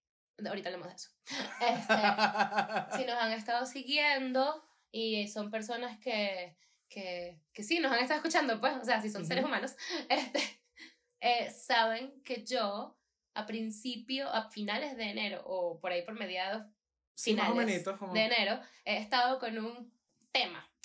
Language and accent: Spanish; Venezuela; now in Colombia; el proceso que uno tiene que pasar como venezolano aquí en Colombia, pues para procesos de visado también